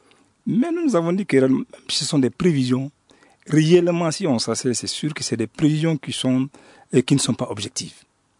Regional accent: Mali; Nous sommes tous des Maliens

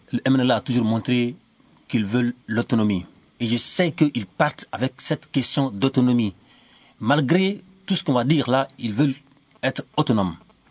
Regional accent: Mali; En tant que Malien

